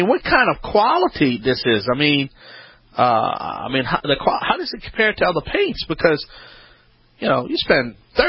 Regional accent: Nova Scotia, Canada; I'm from Nova Scotia. That's right. Nova Scotia, Canada. I'm a 26th generation Cajun.

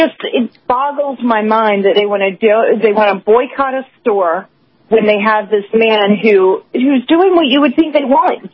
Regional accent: Atlanta, Georgia, United States; I'm from Atlanta.

